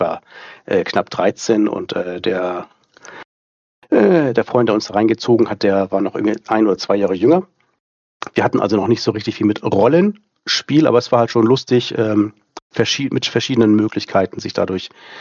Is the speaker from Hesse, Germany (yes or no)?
no; Schleswig-Holstein, Germany; ich bin 52, komme aus Schleswig-Holstein.